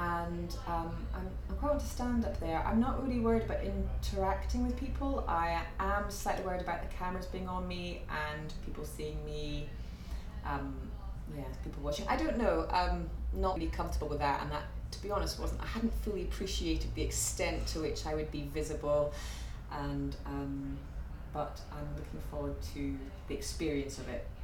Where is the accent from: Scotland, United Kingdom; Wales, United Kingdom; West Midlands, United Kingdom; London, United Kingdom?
Scotland, United Kingdom; Dundee; I was born in Dundee, but I haven't lived in Scotland most of my life. I only went back there about 7 years ago. And I spent most of my childhood in boarding schools in Scotland. And I've lived in England and in Europe before I moved to Scotland